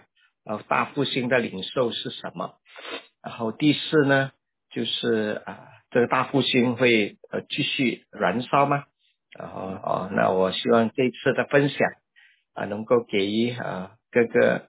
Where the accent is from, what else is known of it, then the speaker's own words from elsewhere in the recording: Malaysia; moved away as an adult; now in United States; 我是马来西亚人，那我在1993年到2018年，一共有25年在马来西亚